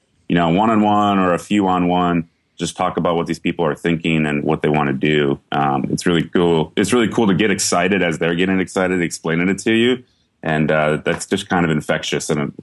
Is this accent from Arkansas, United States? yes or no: no; Wisconsin, United States; moved away as an adult; now in California, United States; Yeah, I'm originally from Wisconsin. I moved out to California when I was 20, back in 2007.